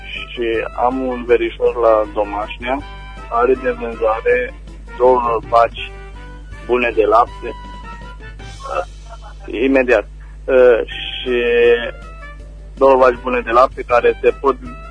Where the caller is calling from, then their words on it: Băile Herculane, Caraș-Severin, Romania; sunt din Băile Herblani